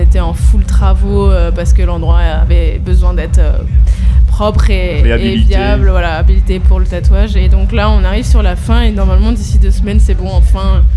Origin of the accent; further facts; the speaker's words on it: Paris, Île-de-France, France; Alors, je viens de Paris, moi.